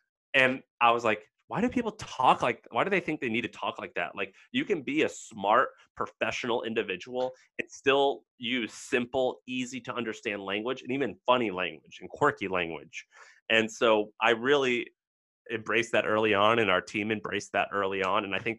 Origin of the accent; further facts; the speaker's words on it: Missouri, United States; I used to have a hot dog stand, and I was from Missouri.